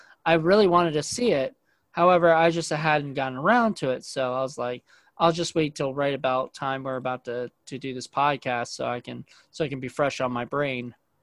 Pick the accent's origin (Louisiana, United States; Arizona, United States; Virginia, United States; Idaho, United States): Virginia, United States; Williamsburg; Like, growing up in Williamsburg, Virginia, we have Busch Gardens.